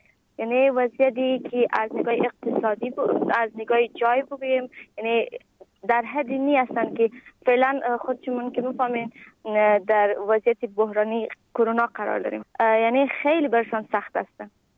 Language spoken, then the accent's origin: Persian; Afghanistan; now in Greece; از افغانستان آمدیم و در کمپ روسنا زندگی میکنیم. یک ساعت از آتین فاصله داره، نزدیک کمپ تیواست.